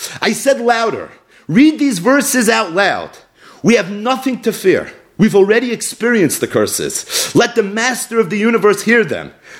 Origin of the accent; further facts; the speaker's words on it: Brooklyn, New York, United States; This renovated hospital turned into a synagogue about 2 miles from where I grew up in Brooklyn.